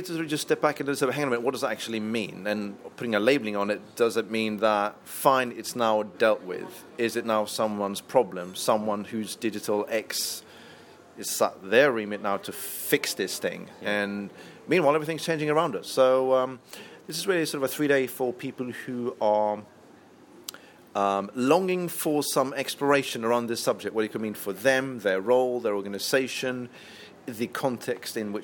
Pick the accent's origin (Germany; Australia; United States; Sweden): Sweden; I hail from Sweden.